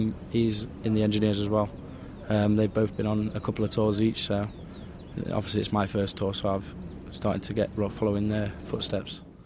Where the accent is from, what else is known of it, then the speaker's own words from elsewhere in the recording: Mansfield, East Midlands, United Kingdom; It's Lance Corporal … 23. I'm from Mansfield in Nottingham.